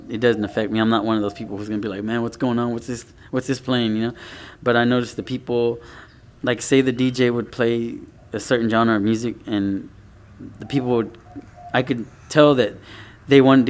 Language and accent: English; Houston, Texas, United States; I mean, I'm from Houston, so I couldn't help but being into like screw music.